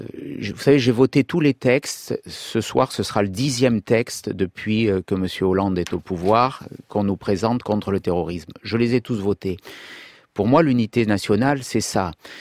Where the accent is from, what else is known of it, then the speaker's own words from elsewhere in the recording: Nice, Provence-Alpes-Côte d'Azur, France; Vous savez, je suis niçois, l'attentat s'est passé dans ma circonscription.